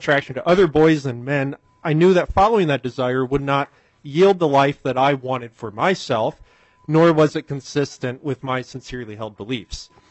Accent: Saint Paul, Minnesota, United States; from St. Paul.

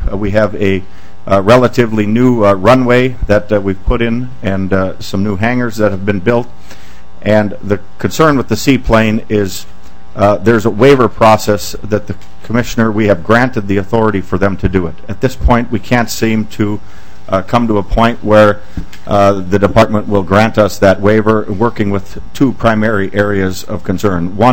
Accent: Elbow Lake, Minnesota, United States; In my years growing up in Elbow Lake, we went down to that lake for our biology ecosystem experiments.

